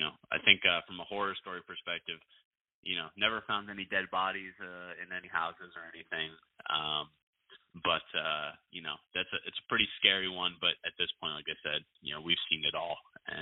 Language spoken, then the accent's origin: English; Maryland, United States; And because we're both, my business partner Jeff and I are both born and raised in Maryland, we know this market very well.